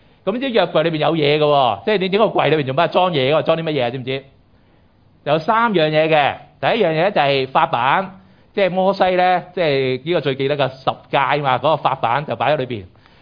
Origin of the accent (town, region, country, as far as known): Hong Kong